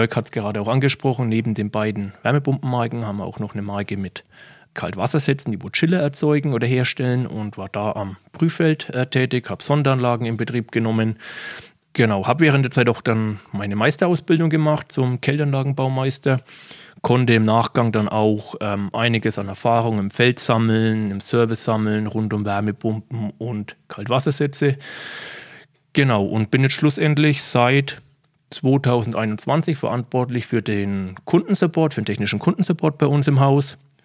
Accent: Bavaria, Germany; wir hier oder bei ARD Deutschland aus den Franken kommen. Man hört es mir wahrscheinlich auch

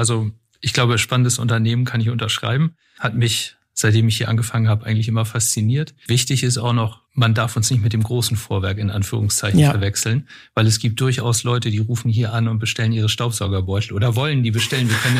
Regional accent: Munich, Bavaria, Germany; now in Hamburg, Germany; ich bin eigentlich genau genommen in München aufgewachsen. Die Zeit habe ich so ein bisschen ausgeblendet, weil ich doch mich eher als Norddeutscher fühle. Nein, also ich bin wirklich in Harburg geboren, also gar nicht so weit weg von hier.

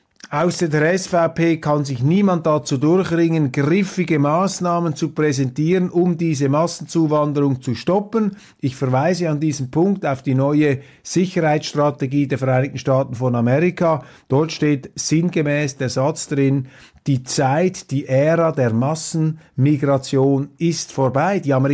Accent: Switzerland; Und das müssen wir als Schweizer auch sehr, sehr genau beobachten.

